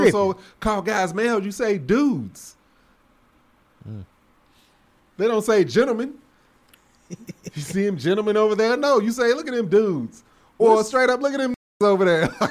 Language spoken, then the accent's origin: English; the South, United States; Again, I'm from the South. I wasn't used to that.